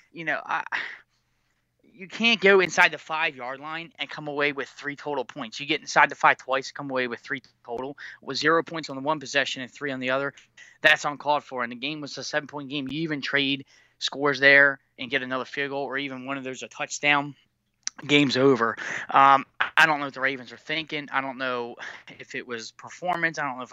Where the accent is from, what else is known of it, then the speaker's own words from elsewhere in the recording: Baltimore, Maryland, United States; we're from Baltimore.